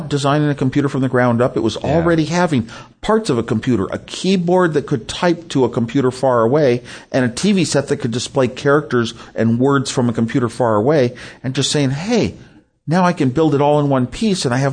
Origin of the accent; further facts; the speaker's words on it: California, United States; Another advantage of growing up in Silicon Valley is so many engineers were moving in to work for Lockheed